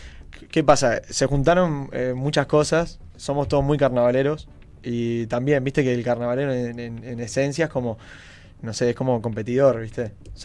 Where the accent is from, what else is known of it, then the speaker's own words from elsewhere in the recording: Colón, Montevideo, Uruguay; Nosotros somos de Colón y teníamos muy cerca